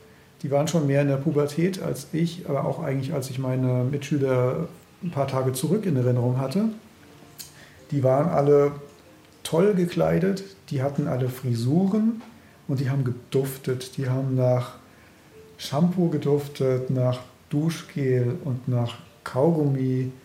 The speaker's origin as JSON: {"language": "German", "country": "Germany", "tie": "born or raised there", "said": "Also ich bin ja in der DDR aufgewachsen eben."}